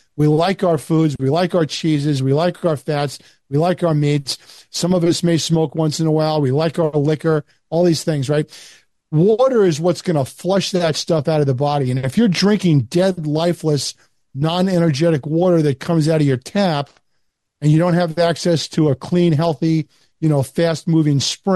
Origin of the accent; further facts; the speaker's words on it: Long Island, New York, United States; I mean, you know, I grew up on Long Island, and, yeah, you know, we were taught from an early age that, you know, the fluoridated water in Brooklyn was great because it made great bagels.